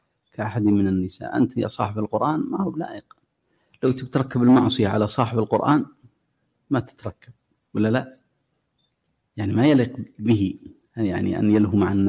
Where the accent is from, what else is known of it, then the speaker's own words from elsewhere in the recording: Mecca, Makkah Province, Saudi Arabia; كان عندنا في مكة